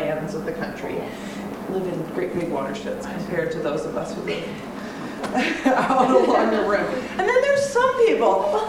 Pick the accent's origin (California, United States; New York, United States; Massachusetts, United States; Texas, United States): Massachusetts, United States; Lexington; So I grew up in Lexington. The problem is I grew up in this part of Lexington.